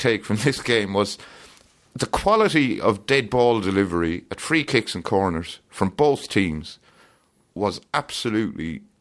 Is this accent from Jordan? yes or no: no; Ireland; My hometown in Ireland has a population of 4,500.